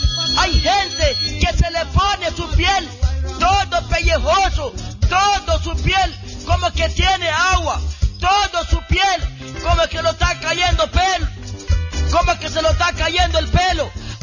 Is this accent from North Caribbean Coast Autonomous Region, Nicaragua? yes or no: yes; Puerto Cabezas, North Caribbean Coast Autonomous Region, Nicaragua; first language Miskito; Spanish is a second language; yo vengo hablando en mi lengua misquito, en mi lengua materna de Puerto Cabeza, Costa Atlántico Norte.